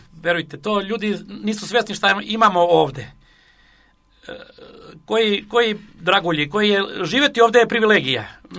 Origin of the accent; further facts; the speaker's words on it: Montenegro; also born or lived in Belgrade; Ja sam rođen ispod Durmitora, 50 godina živio u Beogradu, ali ja sam Crnogorac